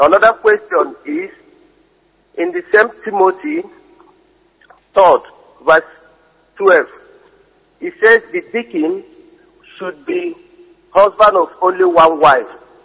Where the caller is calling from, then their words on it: Germany; I'm calling from Germany.